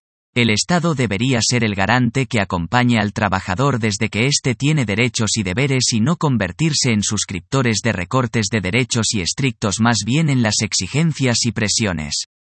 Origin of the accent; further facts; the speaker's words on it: Peru; Como sociedad peruana ya quisiéramos ser el fin supremo de la dignidad y el trabajo rentable para todos